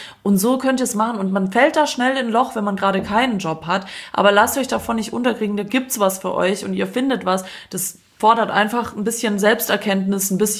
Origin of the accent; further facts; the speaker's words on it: Zagreb, City of Zagreb, Croatia; Und die kommen in meine Heimatstadt Kroatien, Zagreb.